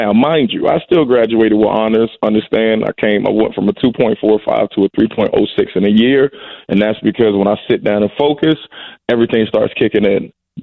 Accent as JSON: {"language": "English", "town": "Chesapeake", "region": "Virginia", "country": "United States", "tie": "born or raised there", "said": "I grew up in Chesapeake, Virginia."}